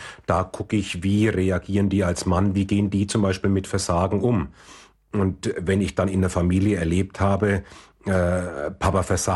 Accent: Bavaria, Germany; wie man bei uns in Franken sagt

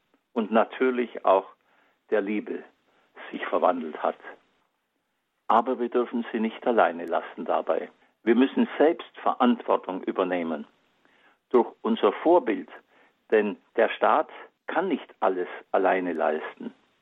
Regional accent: Backnang, Baden-Württemberg, Germany; am gewerblichen Schulzentrum meiner Heimatstadt Backnang

